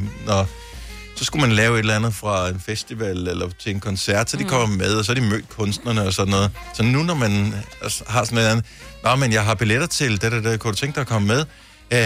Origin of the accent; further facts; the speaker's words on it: Odense, Region of Southern Denmark, Denmark; Jeg har bare stadigvæk Odense lidt min hjemby, selvom jeg er det mange år siden, jeg boede der.